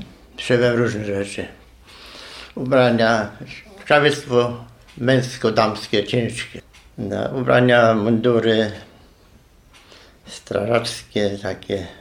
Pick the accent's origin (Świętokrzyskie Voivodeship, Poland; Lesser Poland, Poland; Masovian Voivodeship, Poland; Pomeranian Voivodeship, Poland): Lesser Poland, Poland; Inwałd; also born or lived in Bulowice; urodziłem się w Bulowicach, mieszkam w Inwałdzie od 1947 roku. Chodziłem tu do szkoły